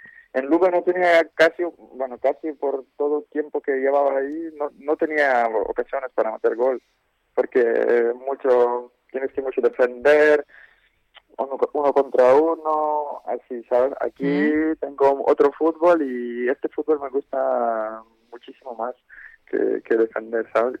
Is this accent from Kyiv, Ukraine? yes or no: no; Lviv, Lviv Oblast, Ukraine; Sí, soy de Leópolis.